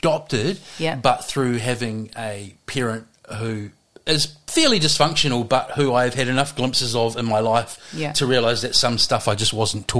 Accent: Wellington, New Zealand; I was from Wellington and I bought a record or two when

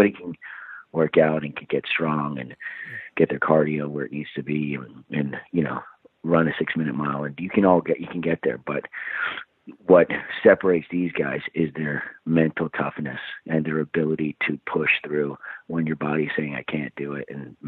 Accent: Ireland; now in Vancouver, Canada; And then, when we immigrated from Ireland, we went to Vancouver, Canada.

